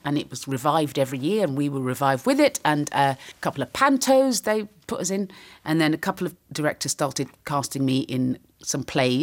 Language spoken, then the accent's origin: English; Leicester, East Midlands, United Kingdom; There was a lot of racism when I was growing up in Leicester as a child.